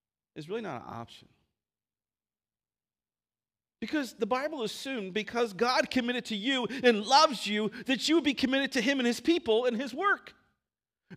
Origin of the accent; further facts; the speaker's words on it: Maryland, United States; I grew up boating on Chesapeake Bay in Maryland, and we loved boating, crabbing, fishing, cruising.